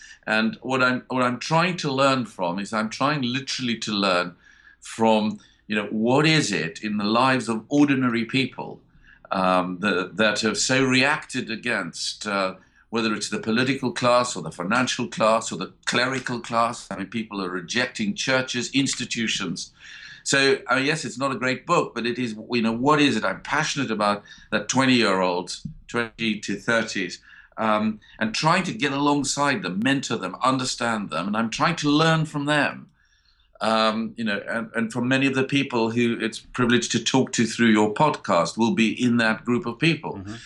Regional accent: South Africa; born there; So I was born in South Africa. I went to university there, read law and philosophy there.

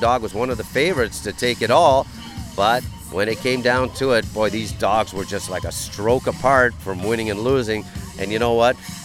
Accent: Canada; See, again, good thing we're Canadian.

